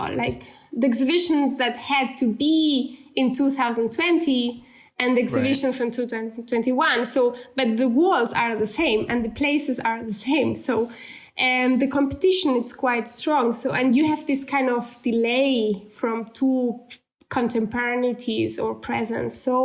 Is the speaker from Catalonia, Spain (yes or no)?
yes; Barcelona, Catalonia, Spain; now in Germany; when it's winter, I'm still from Barcelona